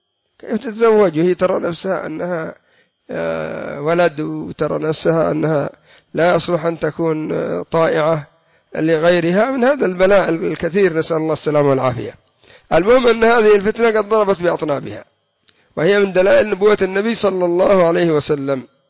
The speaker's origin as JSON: {"language": "Arabic", "country": "Yemen", "said": "إن لم تكن عندنا في اليمن موجودة عند جيراننا في دول الخليج"}